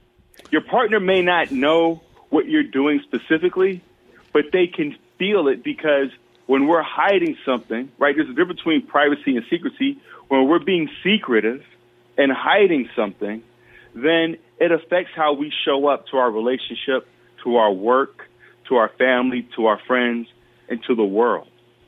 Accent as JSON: {"language": "English", "town": "Chicago", "region": "Illinois", "country": "United States", "said": "a team that I would have loved to play for because I'm from Chicago."}